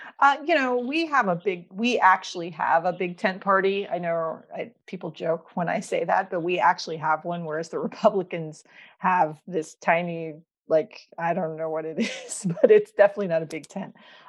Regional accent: Pennsylvania, United States; So I'm originally from Pennsylvania.

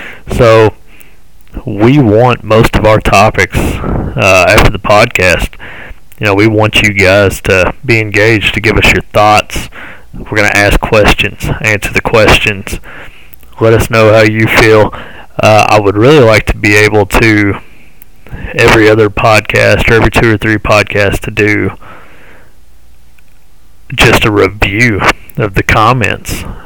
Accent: Kentucky, United States; there's a little bit of events going on in my home state of Kentucky

